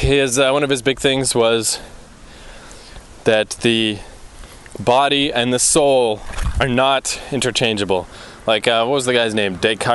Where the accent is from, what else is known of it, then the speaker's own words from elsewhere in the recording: Fredericton, New Brunswick, Canada; moved away; And I guess that was one of the problems in my hometown, was I just thought if I waited long enough, things will happen somehow, magically. And that's not how life works. You gotta go get what you want. But I heard of … just before I left Fredericton.